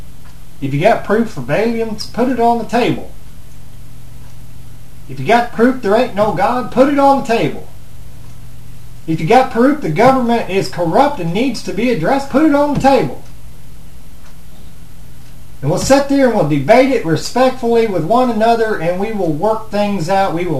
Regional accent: United States; I'm an American. I don't support Satan. I'm an American. I believe in the American dream.

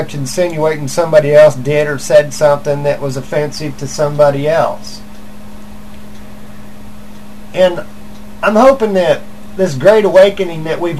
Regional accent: United States; You know, I'm from America, and I don't agree with certain things that are going on that the government has done in the past and in the present.

